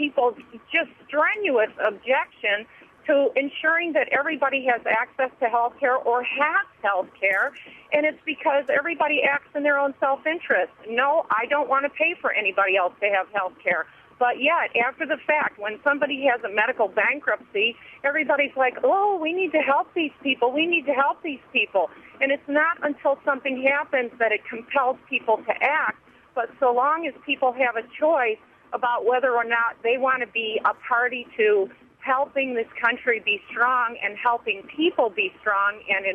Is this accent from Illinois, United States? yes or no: no; Los Angeles, California, United States; I'm actually from Los Angeles, and I'm driving from Madison to Wisconsin.